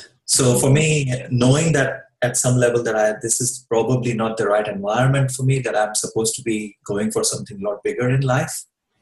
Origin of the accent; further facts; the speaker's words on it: Mumbai, Maharashtra, India; Sure. I grew up in India, in Mumbai, right, in a family of 14 people.